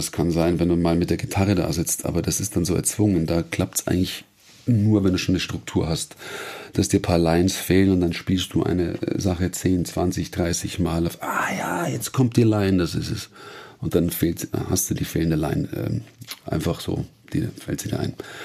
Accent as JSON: {"language": "German", "town": "Munich", "region": "Bavaria", "country": "Germany", "tie": "born or raised there", "said": "meine Heimatstadt München."}